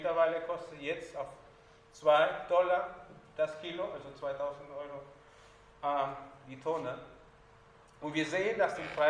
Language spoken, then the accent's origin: German; Peru; Ich bin aus Peru, in Peru geboren.